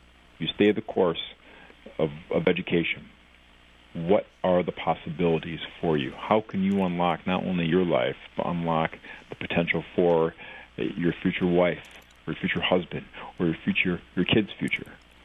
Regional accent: Birmingham, Michigan, United States; Growing up in Birmingham, Michigan, I was the only minority in my 400 kid school. My father's black, my mother's white, and so I was different.

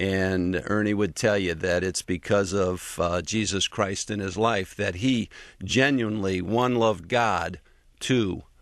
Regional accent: Detroit, Michigan, United States; Growing up in Detroit, I always dreamt of playing for the Tigers.

